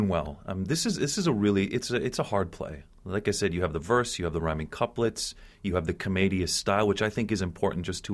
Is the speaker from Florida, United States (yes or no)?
yes; Florida, United States; when I grew up in Florida in the 80s and early 90s